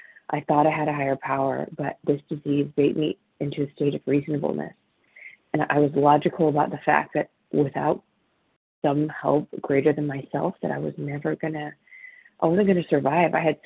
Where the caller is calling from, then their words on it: Modesto, California, United States; I'm actually calling from Modesto, California.